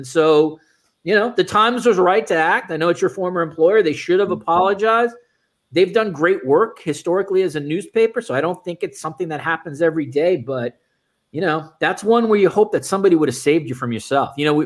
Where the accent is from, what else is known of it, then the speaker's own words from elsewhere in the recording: New York, United States; But like, you know, growing up in New York, and I know, Tim, you're a West Coast guy